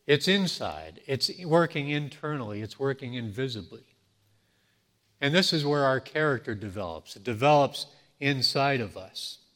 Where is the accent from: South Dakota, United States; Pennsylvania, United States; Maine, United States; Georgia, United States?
Maine, United States; If I'm from Maine